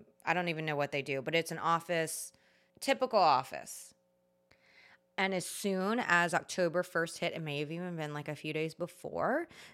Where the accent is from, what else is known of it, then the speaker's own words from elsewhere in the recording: New Orleans, Louisiana, United States; I was like, oh my gosh, we're from New Orleans.